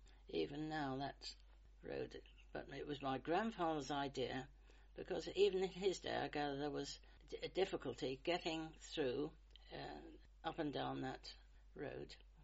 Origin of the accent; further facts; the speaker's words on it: East of England, United Kingdom; born there; Eventually, when I was born in Cavendish Avenue, that was my grandfather's house.